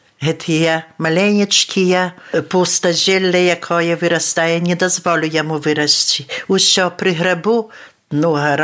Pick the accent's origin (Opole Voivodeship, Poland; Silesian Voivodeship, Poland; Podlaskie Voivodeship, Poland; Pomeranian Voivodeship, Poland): Podlaskie Voivodeship, Poland; Kaszele; now in Bielsk Podlaski, Poland; z wioski Kaszeli u gminie Orla. Rod mój mnohowiekowy. Mama moja z wioski Hrodali, a baćka z Kaszelą. Ja wyjechała do Bielska, ale to nie znaczy, że moja wioska u zabytci.